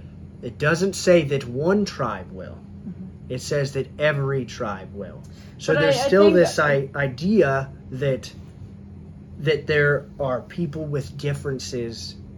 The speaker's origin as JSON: {"language": "English", "country": "United States", "said": "As an American, honestly, and as an American, I think you got to look more American."}